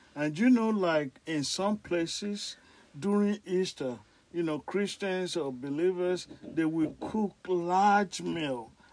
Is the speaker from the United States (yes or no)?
no; Nigeria; And I know where I grew up in Nigeria